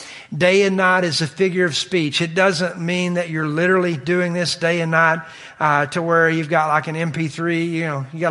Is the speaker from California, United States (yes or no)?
no; Kentucky, United States; I think about, honestly, where I grew up in Kentucky, I don't know how the drug problem is here, but the drug problem is terrible in Southeast Kentucky.